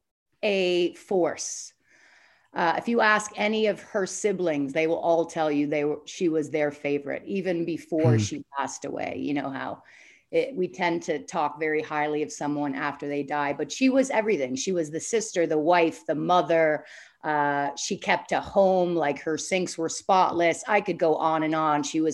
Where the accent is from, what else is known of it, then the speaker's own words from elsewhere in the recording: Canada; growing up in Canada, I had that European upbringing